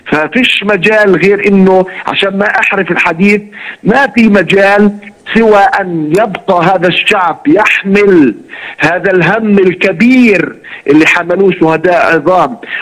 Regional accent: Palestine; نحن لم نفاجأ كفلسطينيين

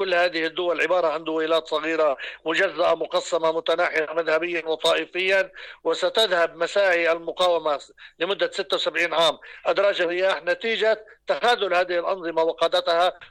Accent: Lebanon; الخطر الجامح الذي يتشكل علينا كلبنانيين

